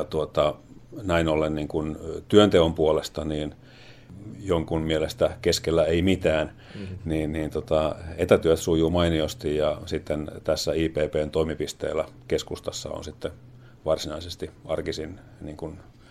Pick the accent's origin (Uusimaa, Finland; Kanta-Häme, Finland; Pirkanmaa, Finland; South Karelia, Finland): Pirkanmaa, Finland; Tampere; born there; also born or lived in abroad; itse olen syntyjään tamperelainen ja sen jälkeen asunut sitten ympäriinsä vähän ulkomaillakin